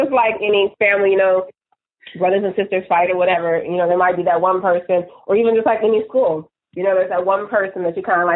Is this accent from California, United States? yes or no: yes; California, United States; Everybody had their own process because she wasn't from California. I'm from California.